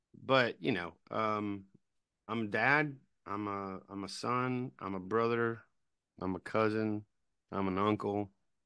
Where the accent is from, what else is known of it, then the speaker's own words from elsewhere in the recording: Hazel Patch, Kentucky, United States; so I was born and raised in a little bitty podunk town in Kentucky called Hazel Patch, Kentucky. I grew up just like anybody else